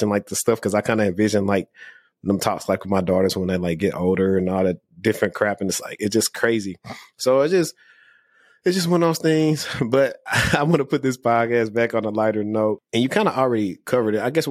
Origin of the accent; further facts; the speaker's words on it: Louisiana, United States; I was back in my home state for a little while. My oldest daughter was born in, 2020. And I was working out late, and I got pulled over in Bossier City.